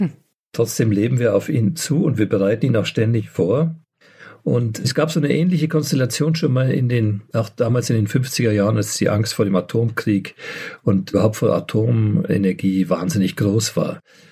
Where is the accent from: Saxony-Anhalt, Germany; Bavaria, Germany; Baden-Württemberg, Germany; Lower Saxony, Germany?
Bavaria, Germany; Und ich komme noch aus Nordbayern, wo es besonders schlimm war